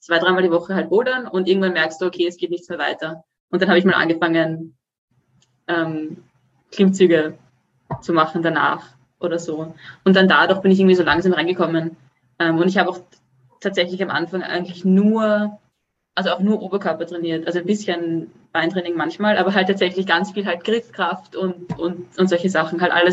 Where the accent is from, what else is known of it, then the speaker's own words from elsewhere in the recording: Vienna, Austria; now in Sweden; ich komme aus Wien und lebe jetzt aber schon seit 2 Jahren in Schweden, im Süden von Schweden.